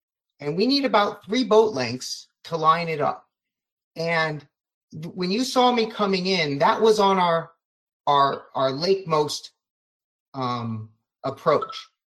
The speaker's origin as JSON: {"language": "English", "region": "Lake Tahoe", "country": "United States", "tie": "born or raised there", "said": "I grew up on Lake Tahoe with that 20 feet of beach. We didn't have a pier growing up."}